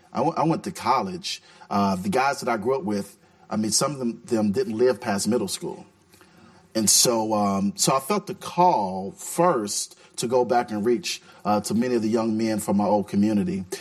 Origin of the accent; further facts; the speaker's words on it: Portland, Oregon, United States; I grew up again in the Russell area, which sits adjacent to Portland, which is, you know, one of the poorest areas, both neighborhoods, one of the poorest areas in our city.